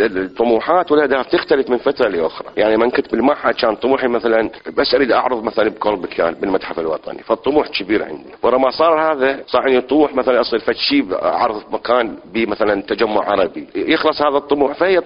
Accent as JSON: {"language": "Arabic", "country": "Iraq", "said": "بينما عندنا بالعراق أو بالمنطقة العربية تشوفين تجارب كلش مهمة"}